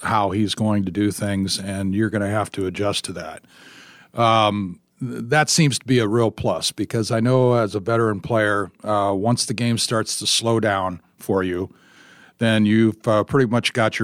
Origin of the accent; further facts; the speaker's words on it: Tacoma, Washington, United States; I'm from Tacoma, so I got a firsthand look at him.